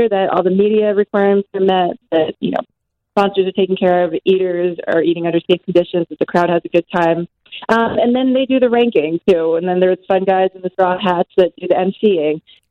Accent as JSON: {"language": "English", "region": "New York", "country": "United States", "tie": "born there", "said": "You know, sure, I was born in New York and I did my first year of college in New York."}